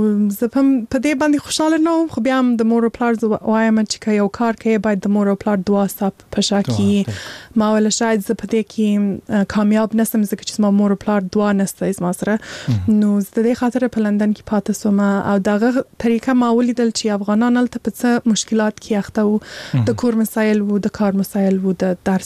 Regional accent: Afghanistan; born there; زه په هغه ځای کې پیدا سوی یم زه د چې هلته لوی سوی نه یم هلته می درس ویلی نه دی خو مور و پلار می افغانان دي زه خپله افغان یم

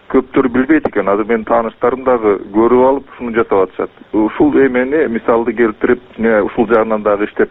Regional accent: Bishkek, Kyrgyzstan; Мен Бишкектен болом.

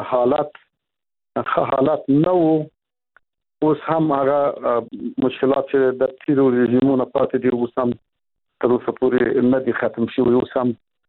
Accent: Afghanistan; زه خو په دې هیواد کې لوی شوی یم چې د ژوند په افغانستان کې تیر کړی دی

